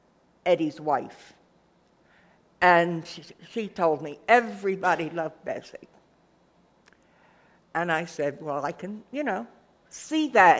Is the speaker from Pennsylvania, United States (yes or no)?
yes; Philadelphia, Pennsylvania, United States; I grew up in Philadelphia, went to Girls High, went to Temple, and taught in the Philadelphia public schools.